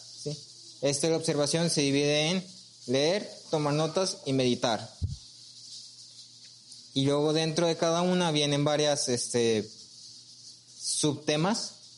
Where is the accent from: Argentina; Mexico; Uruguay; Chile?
Mexico; Nosotros hablamos español y somos mexicanos.